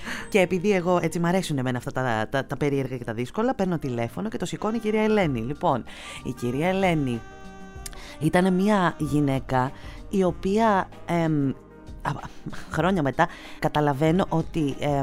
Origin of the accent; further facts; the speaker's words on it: Thessaloniki, Central Macedonia, Greece; now in Athens, Greece; είμαι από τη Θεσσαλονίκη. Οπότε ζω στην Αθήνα τα τελευταία 4 χρόνια.